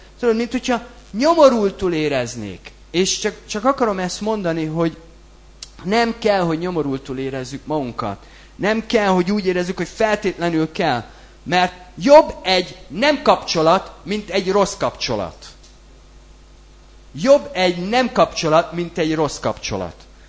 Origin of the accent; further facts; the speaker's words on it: Debrecen, Hajdú-Bihar, Hungary; Magyarországon születtem, debreceni vagyok, jó?